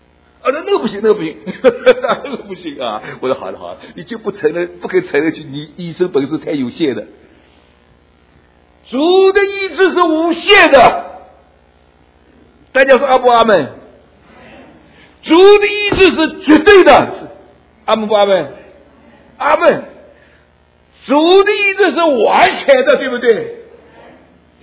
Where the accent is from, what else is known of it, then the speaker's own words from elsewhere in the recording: China; 我们中国人用主字啊，都用在下面，没用在上面。